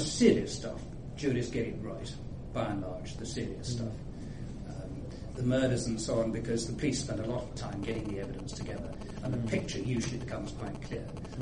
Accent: London, United Kingdom; Well, I grew up in sort of outer suburbs of London. Croydon, Purley, Wallingham, that sort of area.

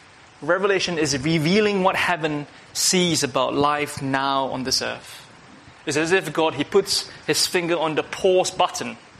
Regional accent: Singapore; I grew up in Singapore, and let me tell you the Singaporean story.

